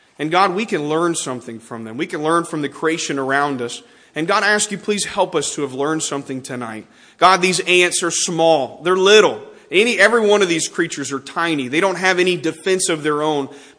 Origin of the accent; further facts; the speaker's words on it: Texas, United States; Growing up in Texas